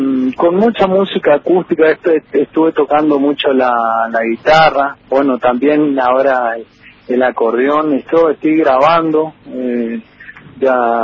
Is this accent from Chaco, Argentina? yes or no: yes; Quitilipi, Chaco, Argentina; soy de Quitilipi, y Quitilipi es una zona bastante folclórica y de chacarera